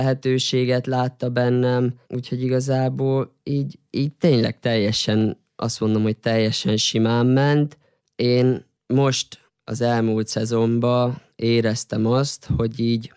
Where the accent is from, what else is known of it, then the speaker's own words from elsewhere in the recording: Senta, Vojvodina, Serbia; Ott nőttem fel 6 éves koromtól egészen 20 éves koromig. Ott jártam ki az általános iskolát, a gimnáziumot. 11 éven keresztül ott is kajakoztam.